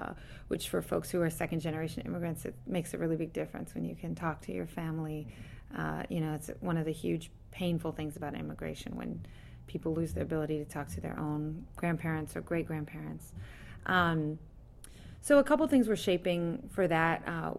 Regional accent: Madison, Wisconsin, United States; now in US South; So I grew up primarily in Madison, Wisconsin, although I've now been in the South my whole adult life.

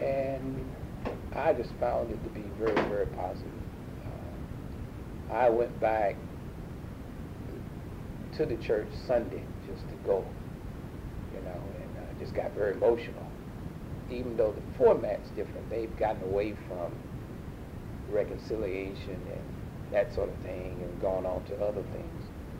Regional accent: the South, United States; I spent a lot of time really articulating how I felt about growing up under segregation.

